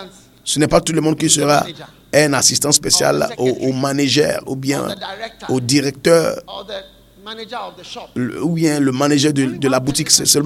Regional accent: Ghana; Moi, je suis Ghanéen, je suis de Ghana. Même si vous pensez que je ne suis pas Ghanéen, je suis de Ghana. Parce que j'ai été ici toute ma vie.

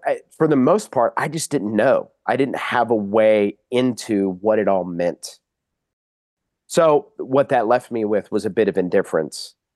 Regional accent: Dublin, Georgia, United States; born there; I don't remember being told that I was born in Dublin, Georgia.

